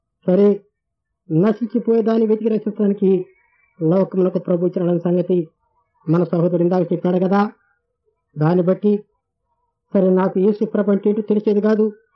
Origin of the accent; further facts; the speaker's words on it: Kurlapadu, Andhra Pradesh, India; మాది గుంటూరు తాలూకా కుర్లపడనే గ్రామము. మా పొలము ఎరుకల.